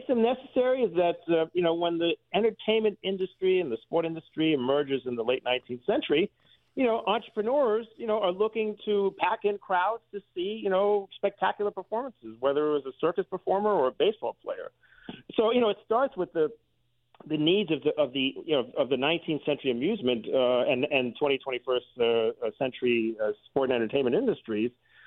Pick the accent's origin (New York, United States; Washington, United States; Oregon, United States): New York, United States; New York City; As a child growing up in New York City, and I became a sports fan and fascinated by the stadium environment